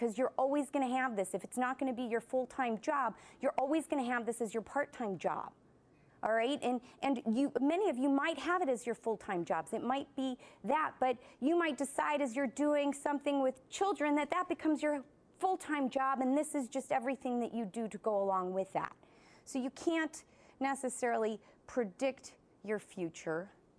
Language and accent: English; Chicago, Illinois, United States; A brief history of me, born and raised in Chicago, Illinois. I did not see the ocean until after college.